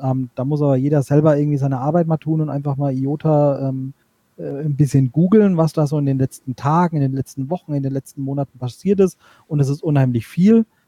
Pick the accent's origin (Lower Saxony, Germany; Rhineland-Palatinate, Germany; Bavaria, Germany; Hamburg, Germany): Bavaria, Germany; Ich komme aus der Nähe von Würzburg.